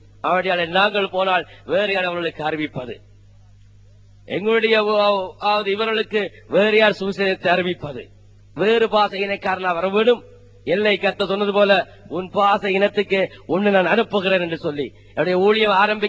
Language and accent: Tamil; Thikkam, Northern Province, Sri Lanka; born there; யாழ் மாவட்ட பகுதியிலும் நெல்லியடி பகுதியிலே என்னுடைய பிறந்த ஊர் திக்கம் என்ற கிராமத்திலும்